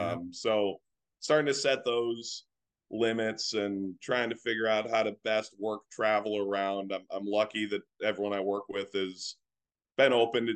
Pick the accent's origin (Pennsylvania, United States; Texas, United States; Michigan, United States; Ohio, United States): Ohio, United States; Cleveland; I grew up in Cleveland, so I grew up in the LeBron James era.